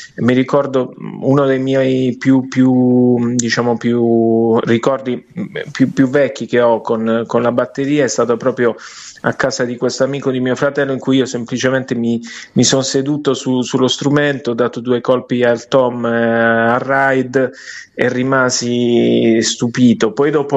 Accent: Apulia, Italy; now in Rome, Italy; di rimanere fuori casa, di continuare la mia vita lontano dalla mia terra natia, che è la Puglia, sì. E continuare a vivere fuori.

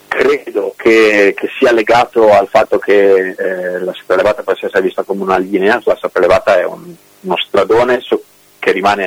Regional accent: Turin, Piedmont, Italy; ho fatto uno spoiler fin troppo grosso dicendo che sono di Torino.

